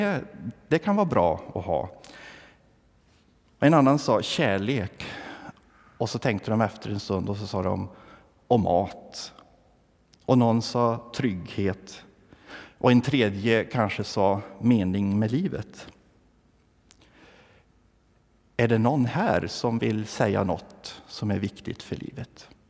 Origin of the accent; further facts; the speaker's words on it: Tången, Värmland, Sweden; Jag minns källan utanför missionshuset hemma i Tången i södra Värmland.